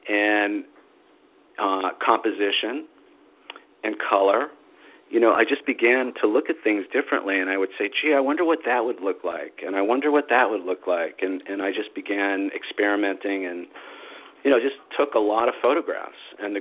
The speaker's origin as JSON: {"language": "English", "town": "New York City", "region": "New York", "country": "United States", "tie": "born or raised there", "moved": "as an adult", "said": "my story is I grew up in New York City, Queens, Long Island, you know, typical kid from New York"}